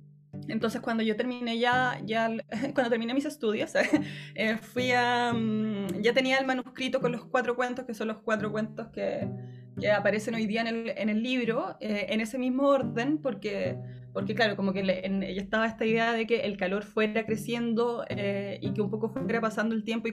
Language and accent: Spanish; Chile; si nosotros empezamos a pensarnos a nosotros y a nosotras mismas como chilenos, chilenas